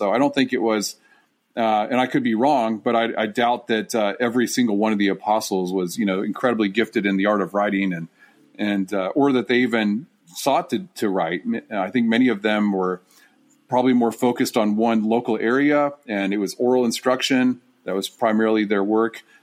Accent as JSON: {"language": "English", "country": "United States", "said": "Even though we're both American citizens, and I could say, well, you know, I'm actually just as qualified as this guy here. There's no difference between us. We're both Americans"}